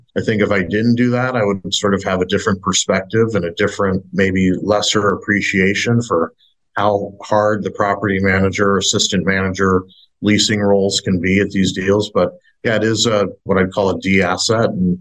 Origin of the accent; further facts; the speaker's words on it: St. Louis, Missouri, United States; I had done 10 or 12 fix and flip houses back in my hometown of St. Louis.